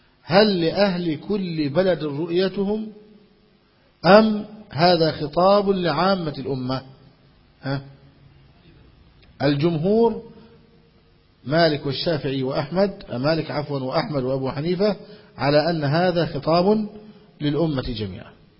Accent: Egypt; ويوم 2 عندنا في مصر كان يوم واحد عندهم

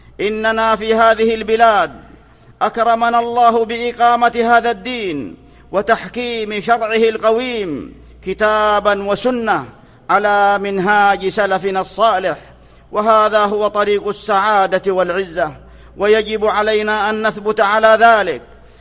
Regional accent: Saudi Arabia; بلادنا المملكة العربية السعودية

